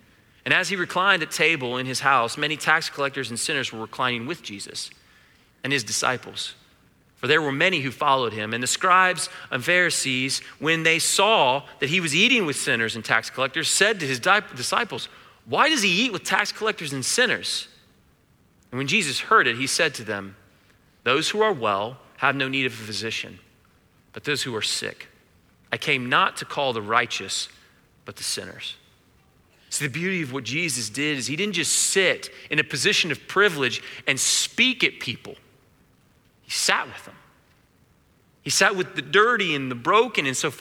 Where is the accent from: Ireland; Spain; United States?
United States; I mean, I was a guy growing up in College Hill in a middle-class family, going to CCA.